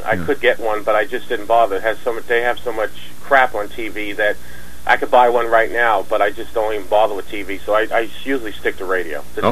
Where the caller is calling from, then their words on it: Queens, New York, United States; I'm calling from New York. I'm in New York. I'm in Queens.